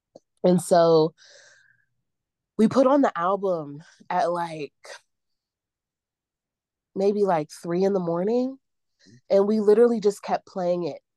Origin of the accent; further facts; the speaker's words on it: Pittsburgh, Pennsylvania, United States; So I feel like growing up in Pittsburgh as a Black child takes a lot of mental fortitude, especially if you are not, if you can't assimilate easily.